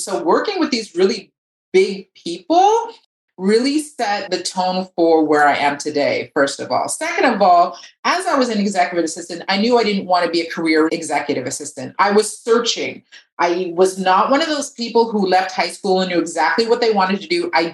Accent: Toronto, Ontario, Canada; moved away as an adult; now in Quebec City, Canada; So I feel like I moved to Quebec City about almost 8 years ago now. I cannot believe that. I'm originally from Toronto, Ontario. I was born and raised there.

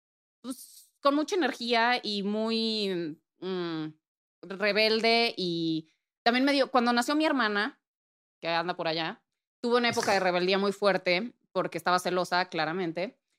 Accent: Puebla, Mexico; crecí en Puebla. Soy de Puebla. Puebla. Pipopelandia, para los cuates.

